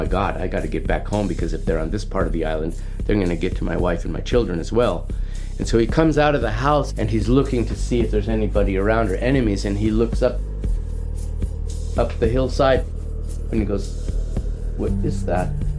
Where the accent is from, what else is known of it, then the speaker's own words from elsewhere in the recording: Alaska, United States; born there; In fact, I was born in Southeast Alaska.